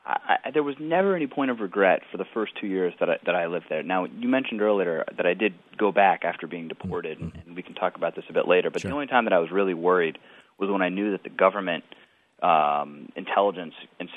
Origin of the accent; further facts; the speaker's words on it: United States; from where I was as an American with no contacts